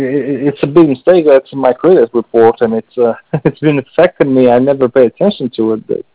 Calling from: Austin, Texas, United States; also born or lived in Houston; I'm calling you from Houston, Texas. I mean, from Austin, I'm sorry. I used to live in Houston, moved to Austin myself.

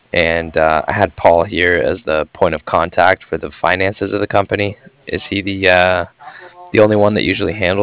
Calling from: Cardiff, Wales, United Kingdom; I was calling from Cardiff, and I was calling regarding some financing

